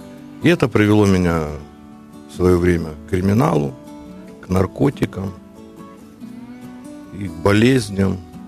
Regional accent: Kyiv, Ukraine; Мені 47 років буде в октябрі місяці. Я коренной киевлянин, родился на лесном массиве.

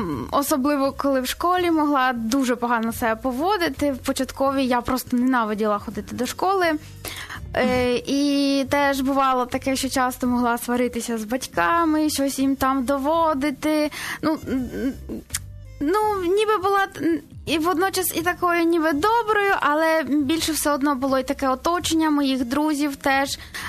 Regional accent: Katowice, Silesian Voivodeship, Poland; Я взагалі з Польщі, так, але не з самого Кракова, ага. З Катовіц, це під Краковом, Шльонське воєводство.

